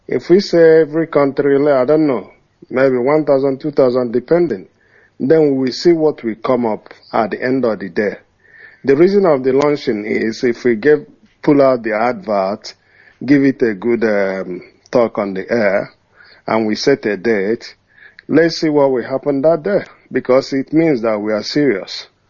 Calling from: Australia; I'm calling from Australia.

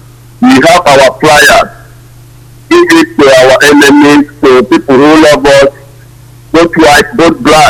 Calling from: Sweden; I'm calling from Sweden

